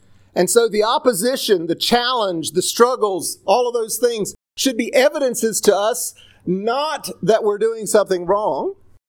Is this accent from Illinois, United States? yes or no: no; North Carolina, United States; See, I grew up in North Carolina, so it's a mountain stream.